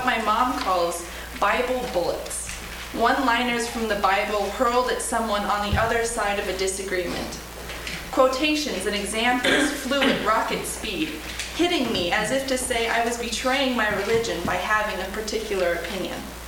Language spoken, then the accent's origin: English; Spokane, Washington, United States; I'm from Spokane, Washington, and I co-authored the chapters on food and story with my sister Emily and my mom Susan.